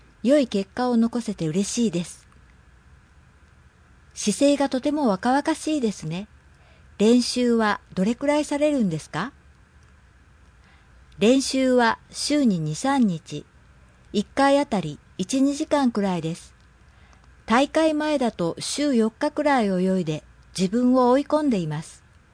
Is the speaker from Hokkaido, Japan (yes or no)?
no; Ehime, Japan; 10月末に地元愛媛県で開催される年輪ピックでメダルを取るために